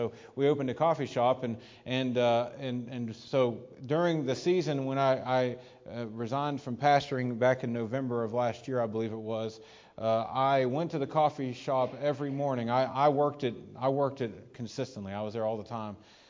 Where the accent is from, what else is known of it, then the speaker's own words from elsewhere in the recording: Fairmont, West Virginia, United States; also born or lived in Morgantown; But anyway, I was born here in Morgantown, raised in Fairmont.